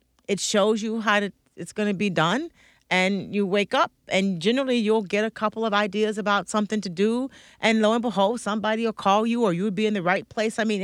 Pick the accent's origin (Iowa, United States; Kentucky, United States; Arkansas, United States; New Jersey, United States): Arkansas, United States; I grew up in the South and in Arkansas. So there was a lot of racial violence.